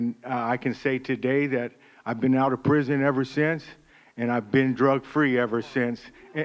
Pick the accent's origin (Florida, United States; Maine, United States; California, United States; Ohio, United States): California, United States; San Diego; But I grew up here in San Diego in a rough neighborhood